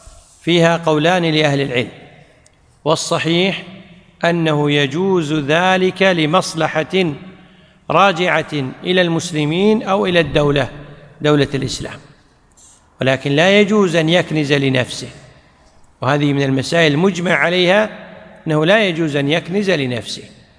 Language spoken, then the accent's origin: Arabic; Kuwait; يعني مثل عندنا في الكويت،